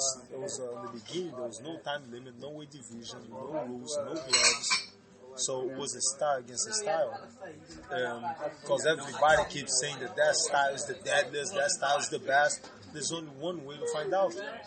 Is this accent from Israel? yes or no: no; Brazil; now in United States; I grew up in Brazil. Everybody in Brazil knew when I first came to America.